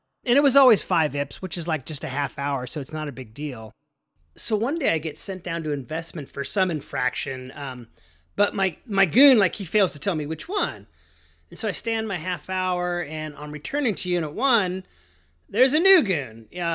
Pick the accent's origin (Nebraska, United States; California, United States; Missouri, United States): California, United States; Saratoga; hey, you know … I'm from Saratoga, the Bay Area.